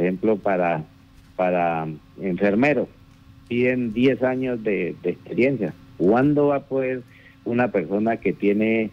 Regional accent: Orocué, Casanare, Colombia; Ese es el mensaje que tenemos nosotros como llaneros y como orocueños

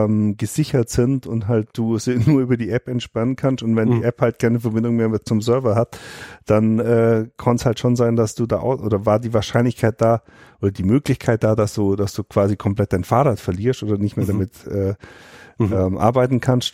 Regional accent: Kruzell, Bavaria, Germany; also born or lived in Kempten; Also wir haben ja als Kind in Kruzell gewohnt und in Kempten haben meine Eltern gearbeitet.

